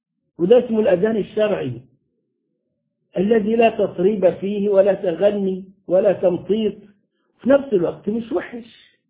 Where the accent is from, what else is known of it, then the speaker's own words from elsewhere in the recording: Upper Egypt, Egypt; عندنا في الصعيد